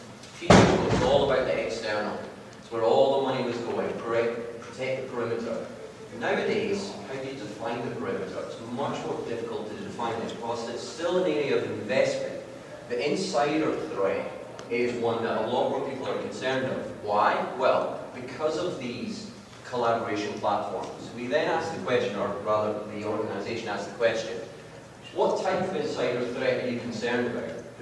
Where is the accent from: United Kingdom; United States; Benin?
United Kingdom; Scotland; but don't worry, I'm Scottish.